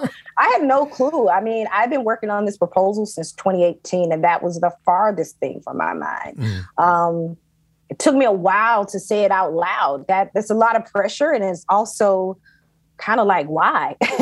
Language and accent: English; Athens, Georgia, United States; I grew up with hot links or red links in Georgia, and I was born and raised in Athens, Georgia, which is a city about 60 miles outside of Atlanta. It's Northeast Georgia.